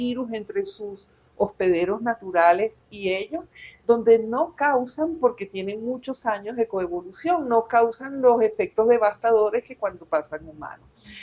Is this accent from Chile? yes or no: no; Venezuela; Pero en el corazón soy venezolana.